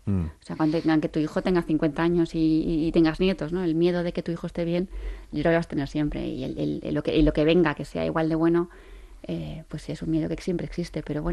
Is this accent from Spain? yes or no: yes; Bilbao, Basque Country, Spain; yo soy de Bilbao. Pero también mi vida está, se desarrolla mucho en Zaragoza, porque mi marido es de Zaragoza y yo voy mucho allí.